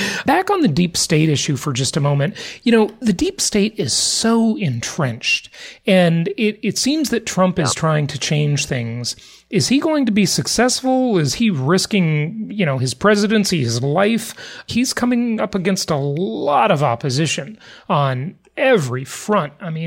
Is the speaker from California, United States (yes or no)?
yes; California, United States; moved away; You know, I'm from California and I left because I kind of stole the phrase from Ronald Reagan. You know, I didn't leave California. California left me.